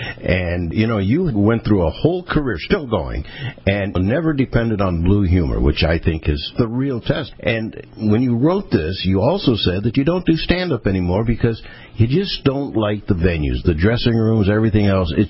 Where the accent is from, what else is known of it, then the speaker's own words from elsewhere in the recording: Pennsylvania, United States; It was in my hometown up in Pennsylvania, and it was me, him, Bob Hope, some rock and roll group.